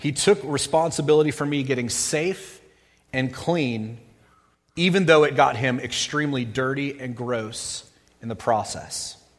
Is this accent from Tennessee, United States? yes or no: no; Utah, United States; Most of you probably don't know what I'm talking about because you weren't born and raised in Utah.